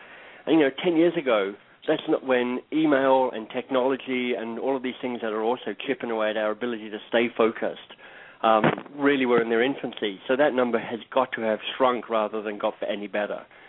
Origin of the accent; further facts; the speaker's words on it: Australia; also born or lived in Boston / London; now in Toronto, Canada; I am based in Toronto, Canada, although I got there via time in Boston, time in London and other places in the UK, and I'm originally from Australia.